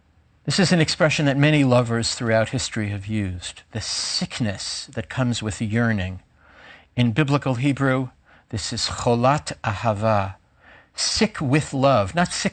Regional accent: Brooklyn, New York, United States; born there; I was so excited because I was born in Brooklyn.

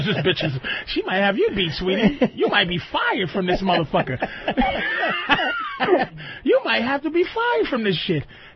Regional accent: Boston, Massachusetts, United States; Eric in Boston, my hometown.

